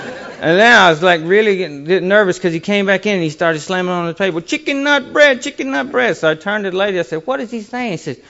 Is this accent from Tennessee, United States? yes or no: yes; Memphis, Tennessee, United States; born there; Well, I was born in Memphis, Tennessee, like I said, in 1972.